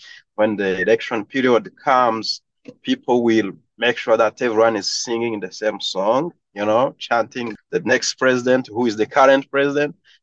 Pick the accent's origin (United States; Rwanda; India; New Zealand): Rwanda; I'm from Rwanda, that's where I was born, and I had a chance to work in a few countries in Africa.